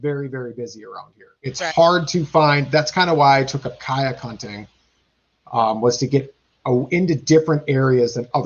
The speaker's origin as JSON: {"language": "English", "region": "Wisconsin", "country": "United States", "said": "I'm from Wisconsin and we drag out everything."}